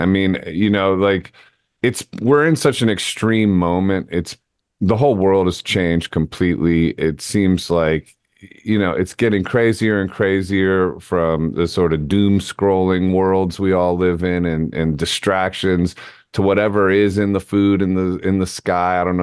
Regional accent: New York City, New York, United States; now in Arizona, United States; And I'm a New Yorker. I've been there for 25 years, or I was there until I moved to Arizona.

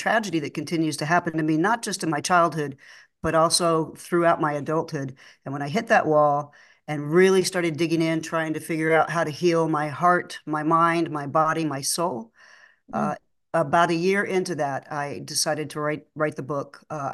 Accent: Oklahoma, United States; born there; also born or lived in Texas / Arkansas; I was born in Oklahoma, born on a farm. I was the second oldest. I had an older brother and then a younger brother. We weren't raised on the farm. We moved around Texas, Oklahoma, and Arkansas

